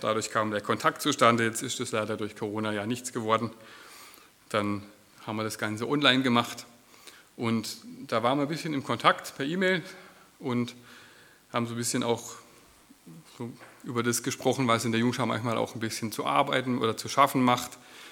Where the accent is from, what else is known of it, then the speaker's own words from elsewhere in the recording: Aachen, North Rhine-Westphalia, Germany; Wir kommen aus Aachen, deswegen die halbe Stunde, und gehen dort in Sasbachried in eine Gemeinde. Das ist eine Brüdergemeinde, aus der Ecke kommen wir, genau.